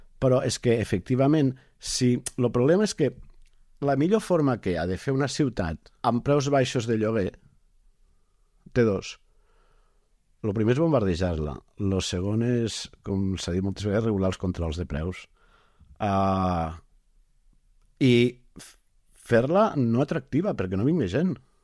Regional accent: Catalonia, Spain; però soc català, però vull dir, jo no soc de Barcelona

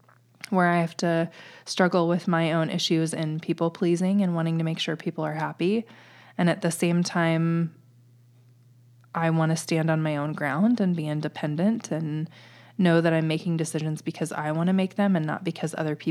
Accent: Nebraska, United States; because I'm from the Midwest, you know, so I have a little bit of that Nebraska in me.

